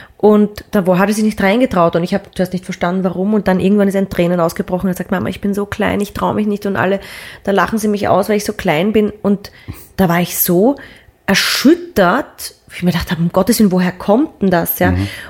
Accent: Vienna, Austria; Ich bin in Wien aufgewachsen und war sehr früh schon unterwegs

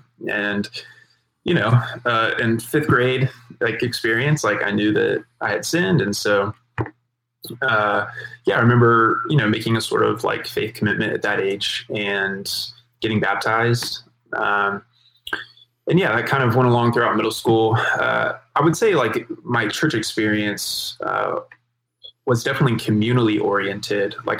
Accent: Jacksonville, Florida, United States; I grew up here in Jacksonville, Florida.

